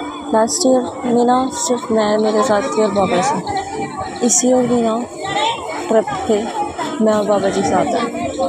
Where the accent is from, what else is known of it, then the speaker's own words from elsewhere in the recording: Haryana, India; मैं ओरिजिनली हरियाणा से हूँ, एक बहुत कंजर्वेटिव नहीं but kind of mixed type, बहुत लिबरल भी नहीं है, बहुत कंजर्वेटिव भी नहीं है मेरी फैमिली. तो kind of mixed type family से बिलोंग करती हूँ मैं.